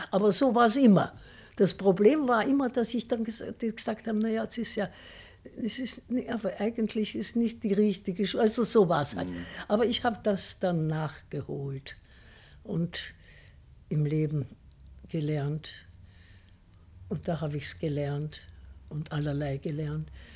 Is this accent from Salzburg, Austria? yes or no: no; Vienna, Austria; ich bin Innenstadt. Ein, wissen Sie, ich bin aufgewachsen, also geboren bin ich in der Innenstadt, gar nicht weit von hier. Also geboren bin ich an sich im Nobelsanatorium Auersberg